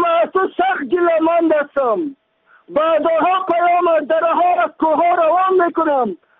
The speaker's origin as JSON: {"language": "Persian", "country": "Afghanistan", "said": "من افغان هستم، قسم به خدا کسون هیچ کس نیستم، از این خاک هستم."}